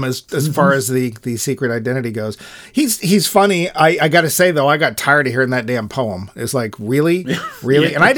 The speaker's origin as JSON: {"language": "English", "country": "United Kingdom", "said": "because, you know, being British and stuff."}